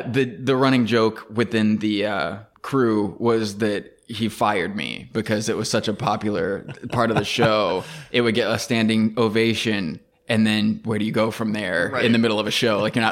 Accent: Michigan, United States; born there; So that's why I was born in Michigan.

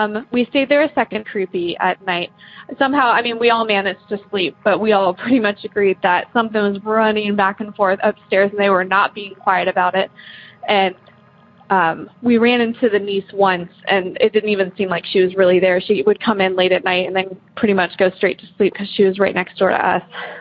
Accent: Columbus, Ohio, United States; I'm from Columbus, Ohio.

